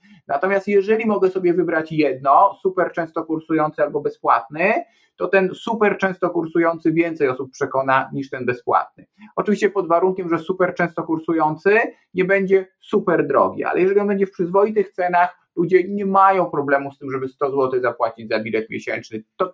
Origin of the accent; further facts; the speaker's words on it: Warsaw, Masovian Voivodeship, Poland; osobiście jako warszawiak też mam pewien taki niedosyt